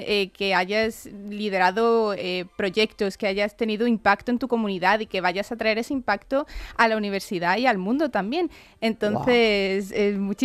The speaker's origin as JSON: {"language": "Spanish", "region": "Andalusia", "country": "Spain", "said": "ha sido aquí en mi tierra, en Andalucía"}